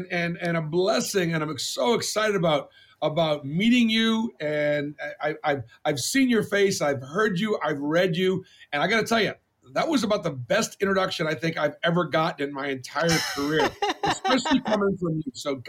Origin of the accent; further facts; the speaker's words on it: Boston, Massachusetts, United States; But growing up in Boston was very difficult because, you know, I went to Temple, I grew up conservative.